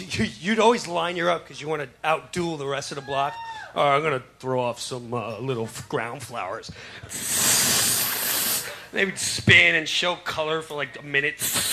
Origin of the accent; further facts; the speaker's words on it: Long Island, New York, United States; where I grew up in Long Island, it was already awesome because you had to know someone to get fireworks.